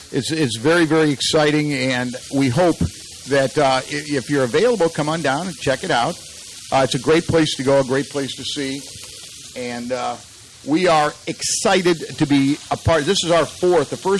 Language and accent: English; Sycamore, Illinois, United States; when I grew up in Sycamore, Illinois, FFA was as powerful an organization as a high school football team.